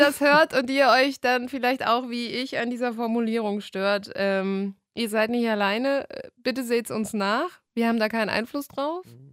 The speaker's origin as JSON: {"language": "German", "region": "Bavaria", "country": "Germany", "said": "ich bin keine Original-Rheinländerin. Ich bin aus Bayern zugezogen."}